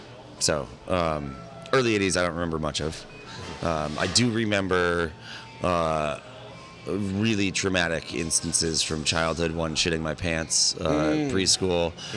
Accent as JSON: {"language": "English", "region": "New Hampshire", "country": "United States", "said": "Like, I'm from New Hampshire. Like, this is wild. This is great."}